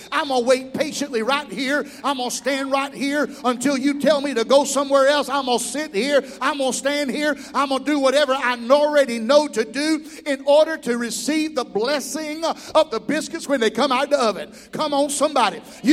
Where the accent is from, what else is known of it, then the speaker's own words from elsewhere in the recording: Mobile, Alabama, United States; also born or lived in Panama City / Blountstown; I'm from Mobile, Alabama, which was a big town. Even though I lived in the rural area, I'm from the big town. Then I moved from there to Panama City, Florida, the redneck Riviera.